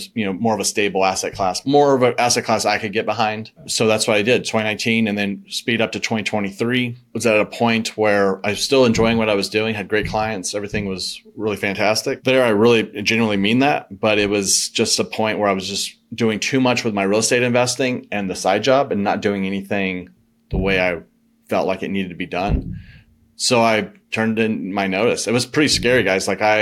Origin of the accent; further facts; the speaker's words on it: Austin, Texas, United States; But I grew up born and raised in Austin.